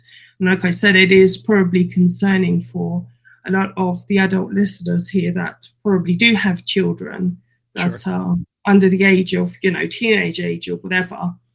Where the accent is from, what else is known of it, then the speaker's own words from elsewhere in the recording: London, United Kingdom; I grew up in London. I was born in London. I grew up in London, but I haven't lived there in close to about maybe about 32 years now, actually.